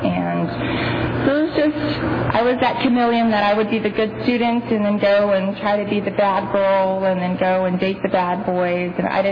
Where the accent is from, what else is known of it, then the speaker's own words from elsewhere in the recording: Three Rivers, United States; How it started, I grew up in Three Rivers, and I have... Thank you. I love Three Rivers. Grew up, you know, country girl, going outside, going hunting and fishing